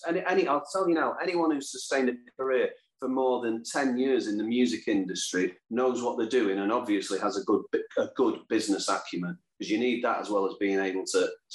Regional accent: Salford, North West England, United Kingdom; because I'm from Salford.

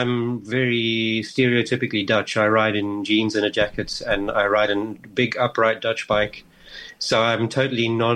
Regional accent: Zimbabwe; So I grew up in Zimbabwe, and I learned to drive in Zimbabwe

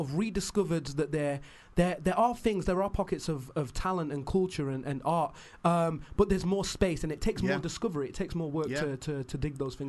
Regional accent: Sheffield, Yorkshire and the Humber, United Kingdom; I was very bitter for a while growing up in Sheffield because, of course, I was allured by the busyness of London

